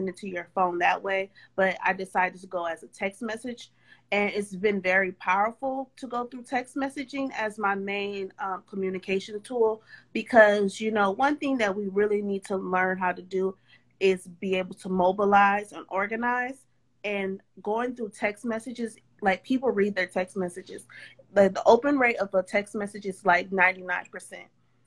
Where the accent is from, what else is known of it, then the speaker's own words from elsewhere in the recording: Milwaukee, Wisconsin, United States; I was born in Milwaukee, Wisconsin, which is one of the segregated cities in the whole United States.